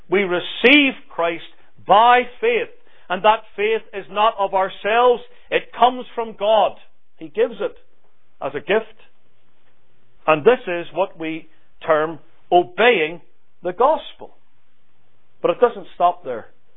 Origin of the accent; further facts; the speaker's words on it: United Kingdom; I come from the United Kingdom, where they have a queen, they have a monarch